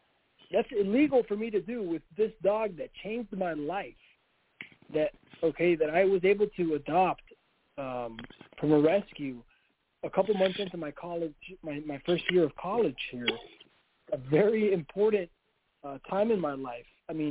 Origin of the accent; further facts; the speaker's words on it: Miami, Florida, United States; now in Gainesville, United States; I was born and raised in Miami. I currently live in Gainesville, Florida, but my home is Miami.